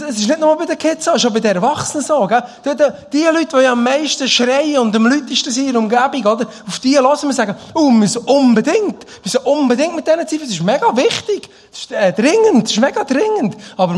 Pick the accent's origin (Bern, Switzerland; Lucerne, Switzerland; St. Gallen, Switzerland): Bern, Switzerland; moved away as an adult; now in Schaffhausen, Switzerland; Ich komme ja aus dem Emmental. Ich bin dort aufgewachsen, dort 30 Jahre gelebt, ich habe dort in der Kirche gearbeitet, 10 Jahre lang, das geholfen aufbauen, ich habe dort Freunde und Familie. Und ich bin aber auf Schaffhausen gezügelt.